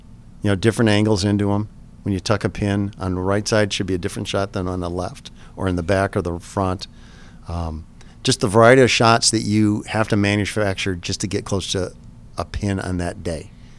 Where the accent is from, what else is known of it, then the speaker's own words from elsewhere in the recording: Michigan, United States; I grew up in Michigan.